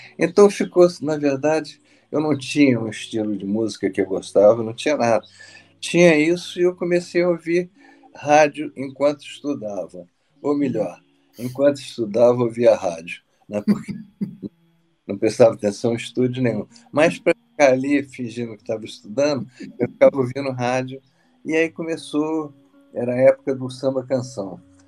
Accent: Espírito Santo, Brazil; Eu sou do Espírito Santo, como você falou, e eu passava as férias lá todos os anos.

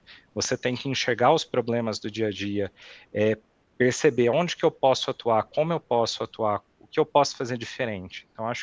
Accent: Jaboticabal, São Paulo, Brazil; Eu sou de Jaboticabal, né?

